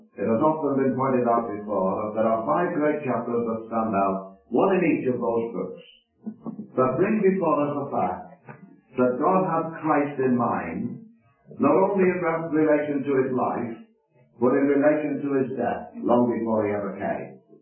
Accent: Liverpool, North West England, United Kingdom; As a boy, it was right across the wall of the gospel hall where I was brought up in Liverpool.

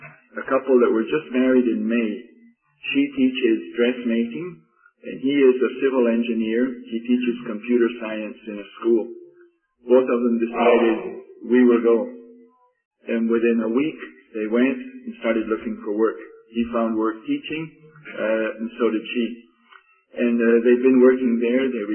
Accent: Mexico; as someone who was born and brought up in Mexico

